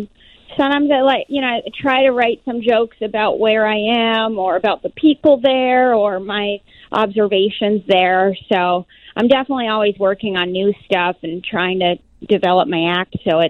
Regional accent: East Coast, United States; I'm from the East Coast, so I've done shows out there, and then I've done other shows in the Midwest and South, but somehow I have missed Chicago

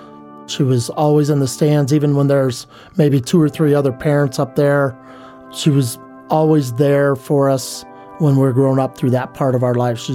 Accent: Colorado, United States; born there; also born or lived in Kansas / Montana; She had two children. I'm the youngest one of the two of us. I was born in Colorado, spent 5 years of my life in Kansas when I was younger.

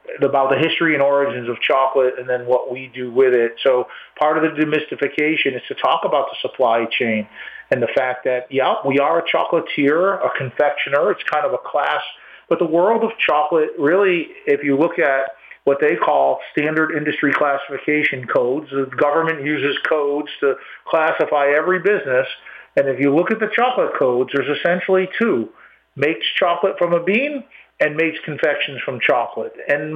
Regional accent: Waterbury, Connecticut, United States; So I was born and raised in Waterbury and left when I went to college

